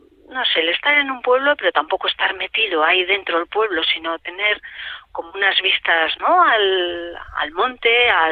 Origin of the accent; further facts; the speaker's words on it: Zumárraga, Basque Country, Spain; now in Vitoria-Gasteiz, Spain; nosotros venimos de Guipúzcoa, de Zumárraga, del Goierri, de pueblo, ¿no? Pero bueno, pues por asunto de trabajo y demás, nos vinimos a Vitoria